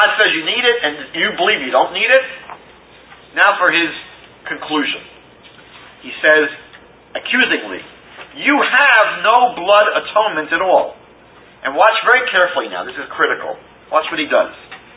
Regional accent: Fair Lawn, New Jersey, United States; And I went to my home my hometown library in Fairlawn, New Jersey

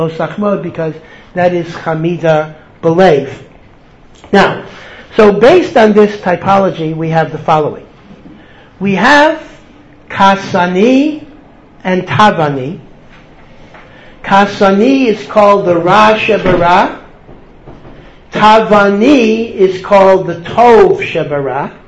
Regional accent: Washington, District of Columbia, United States; They used to say in Washington, I'm from Washington, a very political town

